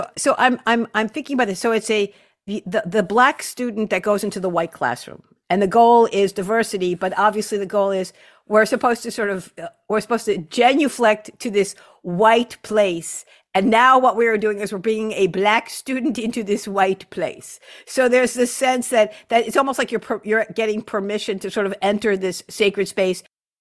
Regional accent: Long Island, New York, United States; But I was raised on Long Island, okay? And I was raised with the Socratic method, okay?

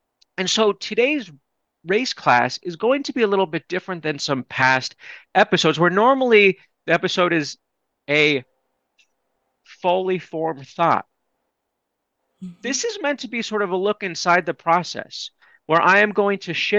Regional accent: United States; I am Jewish American, as you know, and someone who'd be racialized as white.

